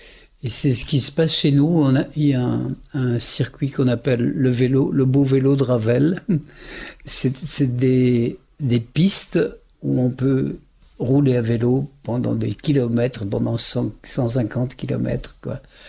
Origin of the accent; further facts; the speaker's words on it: Wallonia, Belgium; Oui, je suis Wallon, c'est sûr. En Wallonie, on parle plusieurs langues. On parle l'allemand, le flamand et le français. Et le français, et dans ma région, on parle aussi le Wallon, qui est une langue...